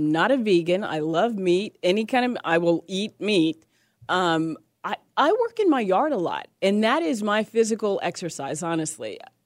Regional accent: Las Vegas, Nevada, United States; now in Atlanta, United States; I grew up in Las Vegas. I don't know if we ever talked about this because I was born and raised in Las Vegas. And there's nothing but caliche rocks out there.

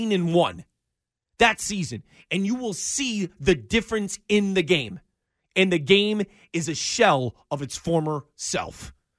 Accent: Springfield, Massachusetts, United States; Springfield.

